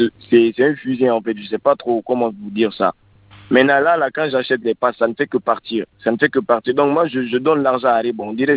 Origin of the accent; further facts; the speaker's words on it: Lebanon; moi, je suis un Libanais.